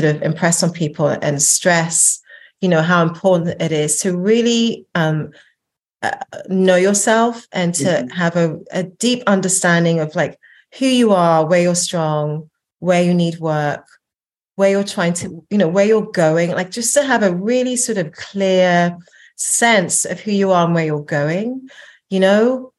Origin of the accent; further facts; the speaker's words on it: England, United Kingdom; growing up in England